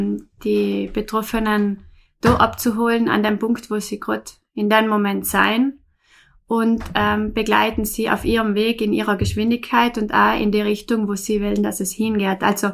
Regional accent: Merano, Trentino-Alto Adige, Italy; ich komme aus Meran, bin 35 Jahre alt

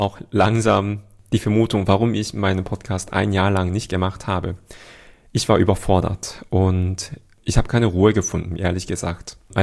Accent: Seoul, South Korea; wie die queeren Menschen in Seoul, also wo ich herkomme, in Südkorea unterwegs sind

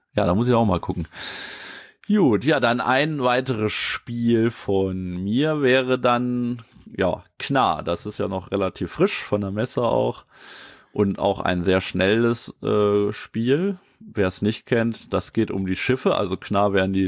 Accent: Eifel, Germany; Also ich komme ja aus der Eifel

